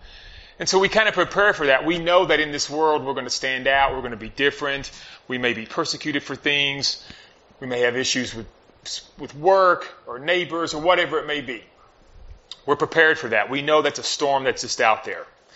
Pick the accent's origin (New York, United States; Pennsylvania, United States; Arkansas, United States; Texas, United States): Texas, United States; Hereford; I was born in Hereford, since we're doing a little history lesson, so I'm a South Plains boy myself.